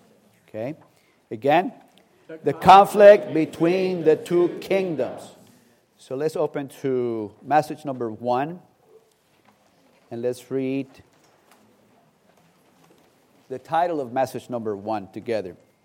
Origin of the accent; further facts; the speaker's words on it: Newington, Connecticut, United States; I'm from Newington, Connecticut.